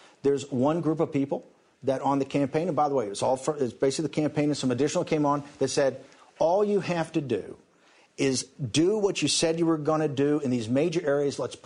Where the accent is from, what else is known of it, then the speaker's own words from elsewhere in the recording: Ireland; I got it. You know, I'm Irish. I got my black book, and I got him.